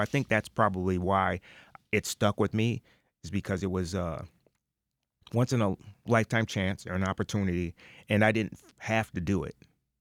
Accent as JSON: {"language": "English", "town": "Batavia", "country": "United States", "tie": "born or raised there", "said": "growing up in Batavia. So there wasn't a lot of blacks in Batavia"}